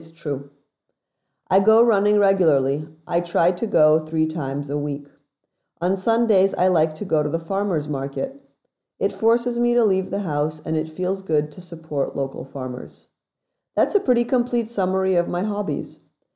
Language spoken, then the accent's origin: English; France; I'm from France.